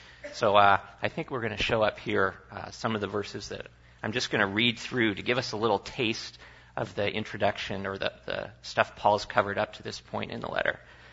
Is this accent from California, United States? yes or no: yes; California, United States; I grew up in Southern California. My parents dragged me to a Presbyterian church very faithfully